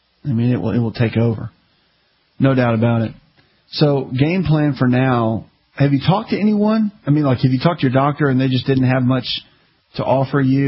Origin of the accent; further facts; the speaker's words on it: the South, United States; especially the Southern style cooking, and I'm from the South